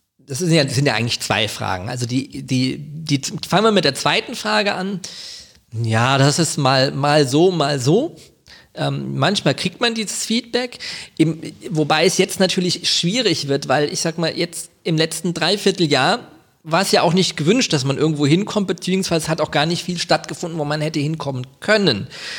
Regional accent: Wiesbaden, Hesse, Germany; born there; ich bin gebürtiger Wiesbadener, muss man dazu sagen. Ich wohne in Kastell, aber ich bin tatsächlich in Wiesbaden geboren, nicht in Mainz.

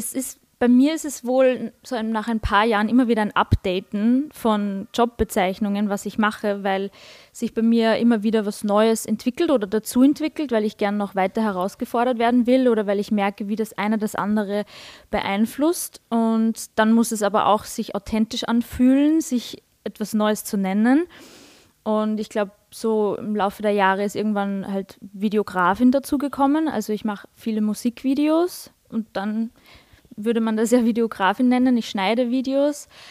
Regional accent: Vienna, Austria; Ich bin aus Wien.

